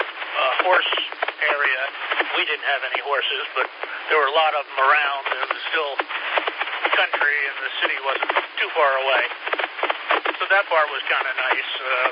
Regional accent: New Jersey, United States; also born or lived in Staten Island; Very long time ago, 40, 50 years ago, I was from New Jersey and was born on Staten Island.

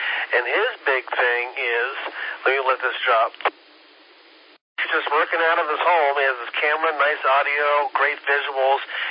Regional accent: Midwest, United States; And like a lot of Midwestern towns, I grew up in the Midwest, so, you know, I'm not a big city guy.

